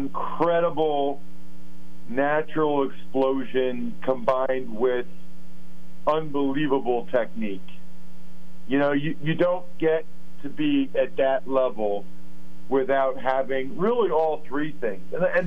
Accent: Reading, Pennsylvania, United States; I'm from the Reading area

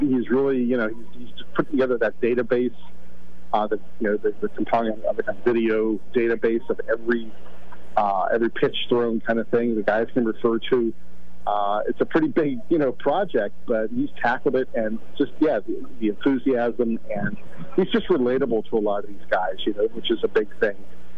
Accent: Pittsburgh, Pennsylvania, United States; I grew up a Pirates fan. I grew up on the north side of Pittsburgh, as you probably can tell from my accent.

